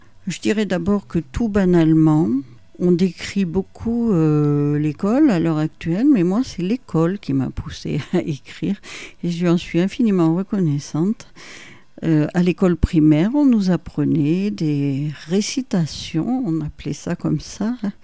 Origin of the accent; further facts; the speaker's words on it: Arles, Provence-Alpes-Côte d'Azur, France; born there; Disons que je ne suis pas née en tout cas à Clermont, je suis née en Arles